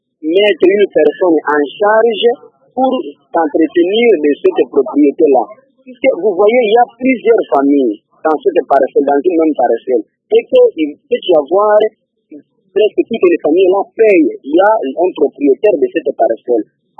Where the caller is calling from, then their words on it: Kindu, Maniema, DR Congo; plusieurs personnes ici chez nous à Kindou connaissent des tels problèmes comme ça.